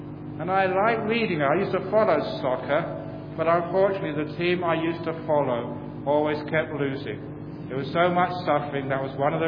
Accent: Germany; English is a second language; Now, I am from West Germany. I worked there for so many years.

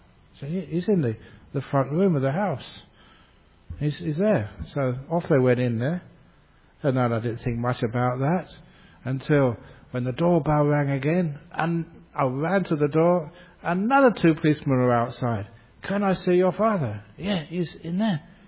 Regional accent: London, United Kingdom; born there; I was born in London, 1951

